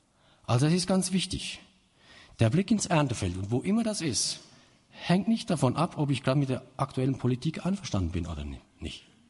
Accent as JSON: {"language": "German", "country": "Switzerland", "said": "da bin ich so ein wenig die falsche Person, nicht nur als Schweizer."}